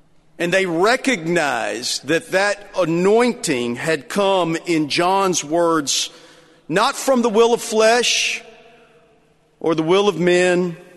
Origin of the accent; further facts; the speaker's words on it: Lubbock, Texas, United States; I was from Lubbock. We talk funny out there.